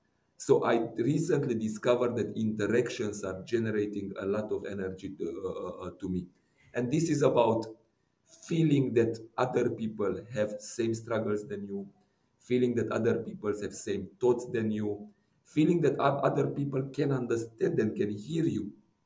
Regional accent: Romania; first language Hungarian; English is a second language; in Romania, I'm from the Hungarian minority. So as I said, for me, it was very hard to learn Romanian.

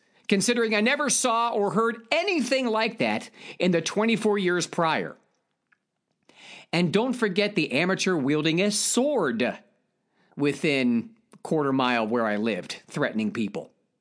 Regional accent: Ohio, United States; Well, now, here in my home state of Ohio, where I currently live, the curfew is lifted.

